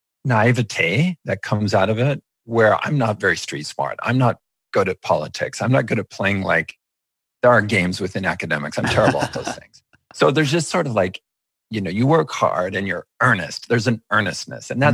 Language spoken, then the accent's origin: English; California, United States; I grew up in a strong religious tradition. I was raised by it in the Mormon tradition, but in California.